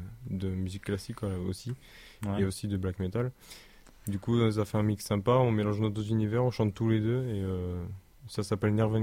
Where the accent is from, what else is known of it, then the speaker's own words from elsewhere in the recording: France; parce que voilà, on est français, pour nous c'est la langue que parlent à la fois tous les connards qu'on connaît